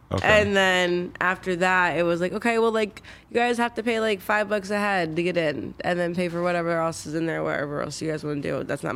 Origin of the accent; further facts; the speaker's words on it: New Jersey, United States; also born or lived in Alabama; I'm originally from Jersey. Everyone thinks I'm from Alabama, which is what it is because it's my second, home, I feel like. But in reality... I started off Jersey, South Jersey, Philly, though.